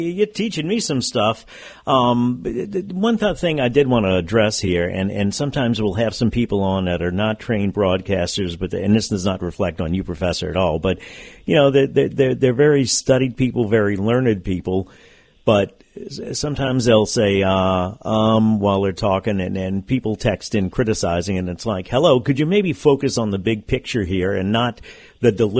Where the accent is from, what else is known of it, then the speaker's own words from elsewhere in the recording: New Orleans, Louisiana, United States; Sometimes people think I'm from New York, and I know it's happened to other New Orleanians as well.